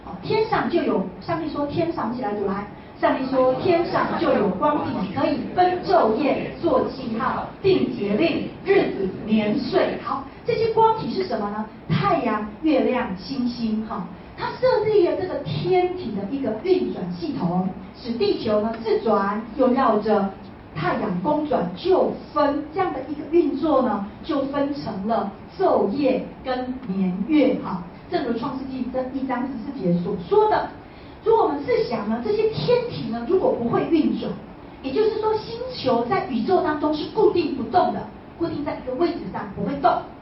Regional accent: China; 我们中国人有这个新旧两个年哈

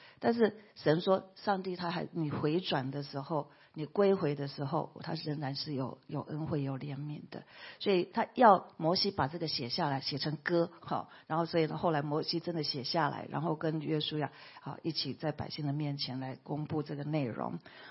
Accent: Taiwan; accent: Taiwanese; 我们台湾话讲就抓哈

